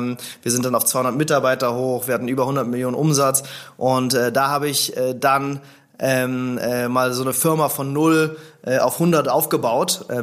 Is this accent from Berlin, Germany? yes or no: yes; Berlin, Germany; born or raised there